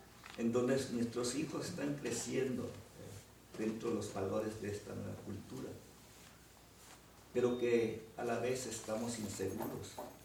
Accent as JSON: {"language": "Spanish", "country": "Guatemala", "said": "Como guatemalteco, y muchos guatemaltecos, nos sentimos avergonzados de esto que ocurrió."}